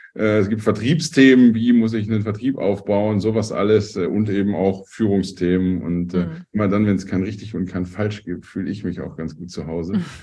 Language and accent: German; North Rhine-Westphalia, Germany; bei uns im Ruhrpott sagt man immer, die kochen auch nur mit Wasser.